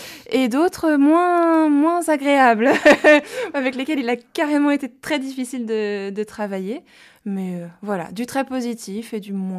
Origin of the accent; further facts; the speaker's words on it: Île-de-France, France; now in Dreux, France; Alors moi j'ai fait mes études à Tours et je suis originaire à la base de la région parisienne. Et comment je suis arrivée à Dreux en Eure-et-Loire ?